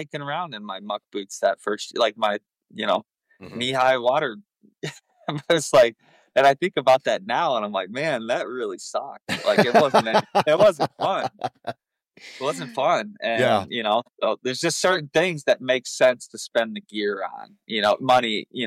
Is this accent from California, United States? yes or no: no; Michigan, United States; because I didn't have any of that growing up in Michigan. I mean, hell, I hardly ever left, you know, a couple hundred acres.